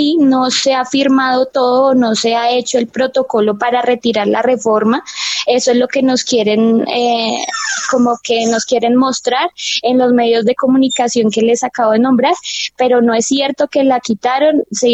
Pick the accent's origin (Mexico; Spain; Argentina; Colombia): Colombia; la oportunidad de contar la verdad de lo que pasa hoy en mi país